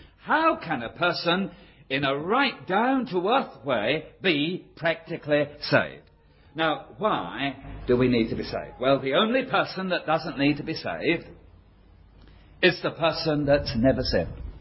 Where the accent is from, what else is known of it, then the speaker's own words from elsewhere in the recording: Bow, London, United Kingdom; born there; accent: Cockney; Now, I'm a Cockney. I was born in Bow.